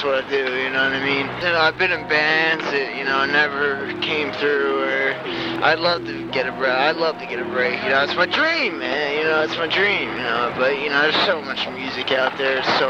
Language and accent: English; Philadelphia, Pennsylvania, United States; now in New York City, United States; No, I'm from Philadelphia.